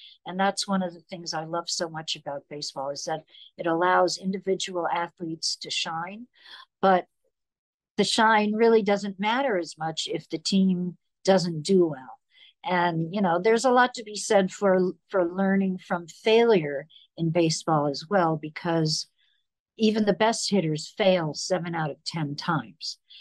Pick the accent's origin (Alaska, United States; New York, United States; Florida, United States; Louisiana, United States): New York, United States; because I grew up in New York. I didn't need to know how to drive.